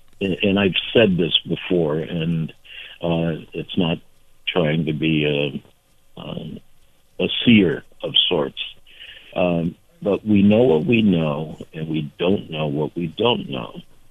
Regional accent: Vermont, United States; It's frustrating as a human being, as a Vermonter, you know, as an American.

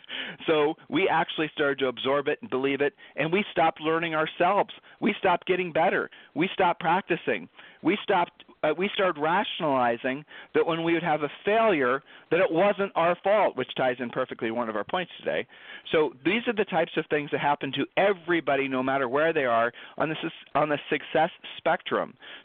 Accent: Columbus, Ohio, United States; Whereas we're from Columbus, Ohio, and everything there was nice and easy and predictable.

